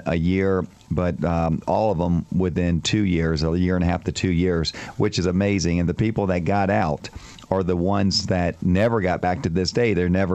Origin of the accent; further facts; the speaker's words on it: Tampa, Florida, United States; also born or lived in Miami; And I grew up in Tampa and Miami, and I never knew about this area in Miami in the 70s and 80s.